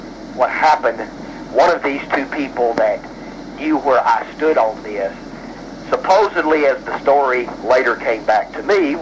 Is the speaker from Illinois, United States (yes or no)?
no; Tennessee, United States; came back to Tennessee, which is my home state.